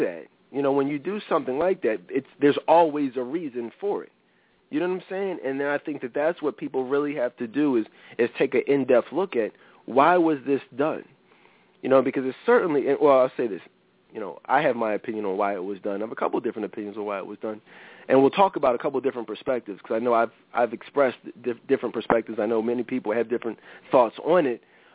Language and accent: English; Philadelphia, Pennsylvania, United States; I'm from Philly, but I don't know him.